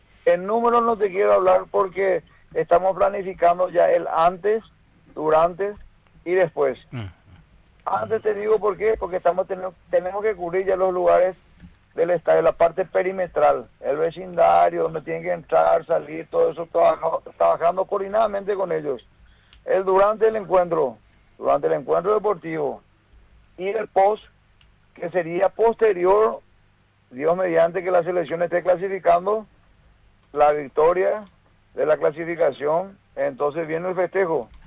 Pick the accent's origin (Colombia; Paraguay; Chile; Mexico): Paraguay; Como paraguayos nosotros tenemos que sentirnos orgullosos de eso